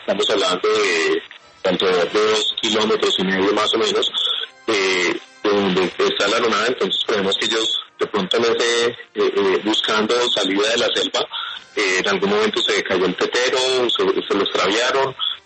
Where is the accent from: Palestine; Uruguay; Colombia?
Colombia; la idea es que igualmente nos unamos como colombianos